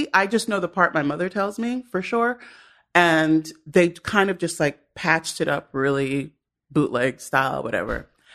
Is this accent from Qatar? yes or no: no; Newark, New Jersey, United States; born there; I wasn't born there. I was born in Newark, New Jersey. Don't be jealous.